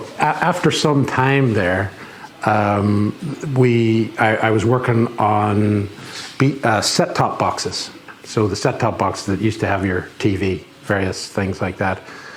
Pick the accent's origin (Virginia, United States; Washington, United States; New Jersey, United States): Washington, United States; Seattle; moved away as an adult; now in Northern Ireland; I'm from Seattle. Well, yeah, I was brought up in Seattle. My mother was from Northern Ireland.